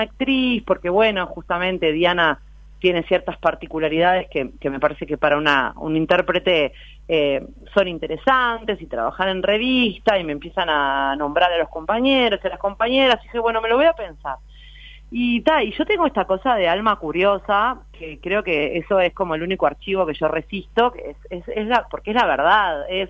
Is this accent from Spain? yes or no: no; Montevideo, Uruguay; yo soy de Sayago